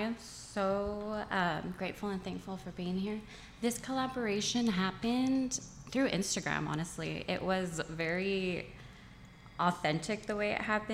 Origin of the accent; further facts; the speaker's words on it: San Francisco, California, United States; born there; I was born here in San Francisco. Both my parents were Salvadorian immigrants, and I'm so proud to be Salvadorian.